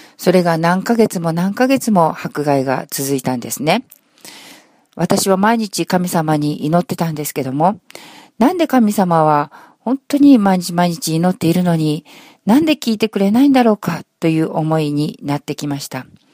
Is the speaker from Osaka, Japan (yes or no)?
no; Kumamoto, Japan; now in Tokyo, Japan; 私は今は東京で生活しておりますが、生まれも育ちも九州の熊本です。